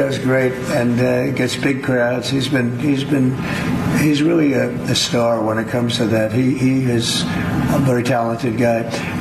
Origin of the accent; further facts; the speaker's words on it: New York, United States; I would say Madison Square Garden because I grew up in New York and the garden is great.